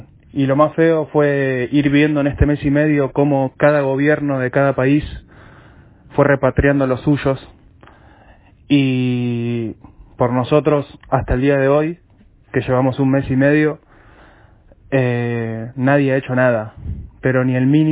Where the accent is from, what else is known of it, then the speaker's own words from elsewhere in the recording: Argentina; en este momento somos 9 tripulantes argentinos, varados aquí en Portugal. Estamos desde el 22 de marzo